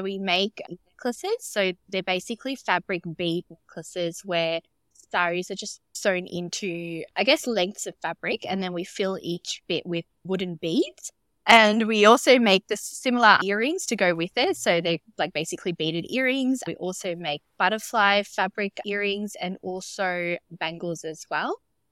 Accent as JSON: {"language": "English", "country": "Australia", "tie": "born or raised there", "also_born_or_lived": "Sri Lanka", "said": "as a Sri Lankan born person, we wear saris all the time. And especially growing up in Australia, we tend to only wear saris for special events."}